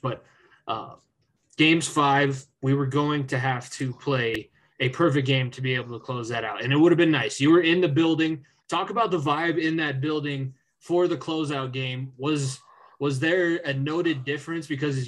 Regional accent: Colorado, United States; because the Avalanche are the only team from my home state. I love Colorado, and the Avalanche are what represents Colorado.

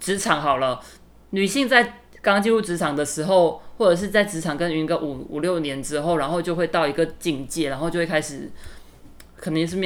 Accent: Malaysia; now in Taiwan; 然后我是马来西亚人，然后我现在在台湾发展很多年了

